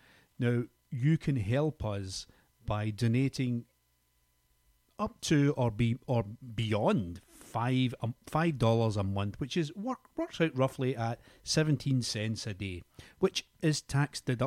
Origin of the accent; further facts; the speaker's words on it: Paisley, Scotland, United Kingdom; He was born 10 minutes from where I grew up in Paisley, where my brother and my nephew and my niece stay at the moment.